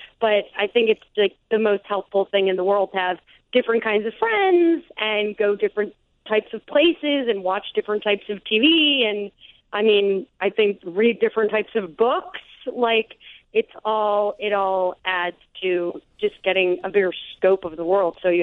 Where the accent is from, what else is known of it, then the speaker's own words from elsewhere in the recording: Chicago, Illinois, United States; Like, me growing up in Chicago with a big family, we drove everywhere.